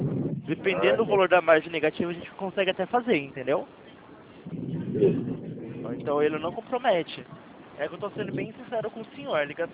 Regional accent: Campinas, São Paulo, Brazil; Ó, eu sou aqui de Campinas, São Paulo.

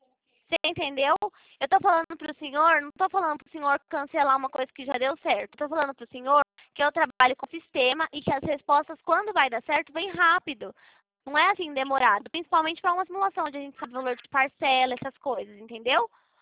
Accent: Itatiba, São Paulo, Brazil; Eu sou de Itatiba

